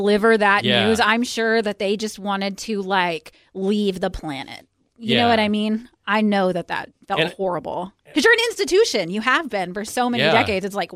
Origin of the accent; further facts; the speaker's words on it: Nashville, Tennessee, United States; I know this community. I grew up here. I grew up on Music Row.